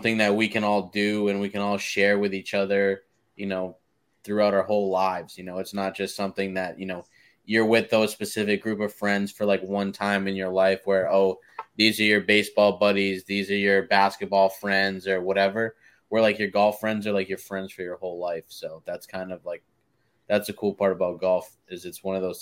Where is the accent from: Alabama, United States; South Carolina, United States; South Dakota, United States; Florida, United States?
Florida, United States; growing up in Florida, I guess it's one of those